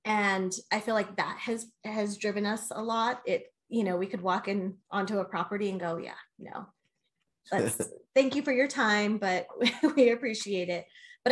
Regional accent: Albuquerque, New Mexico, United States; I mean, Michael and I grew up in Albuquerque. We know it like the back of our hand.

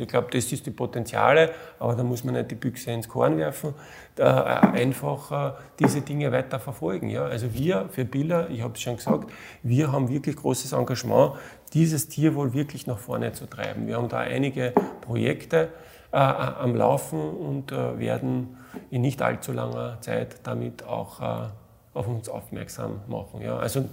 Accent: Austria; Ich bin da als Österreicher ja auch sehr stark verwurzelt.

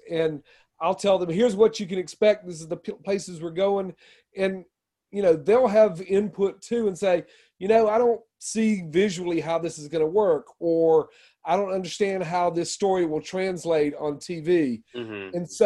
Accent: Georgia, United States; now in Oxford, United States; because, you know, I grew up in Georgia. I now live in Oxford.

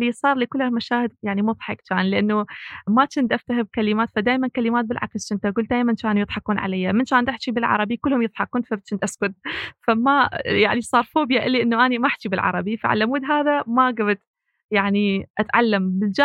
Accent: Kirkuk Governorate, Iraq; في محافظة كركوك من العراق أنا كردية

